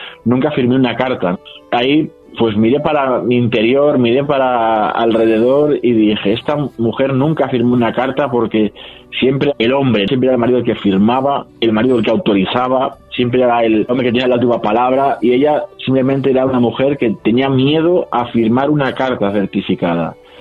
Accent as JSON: {"language": "Spanish", "region": "Castile and León", "country": "Spain", "tie": "born or raised there", "said": "el río que pasa por mi pueblo, es un río pequeño, el río Tuerto, por el río que me vio nacer y el río que me vio crecer."}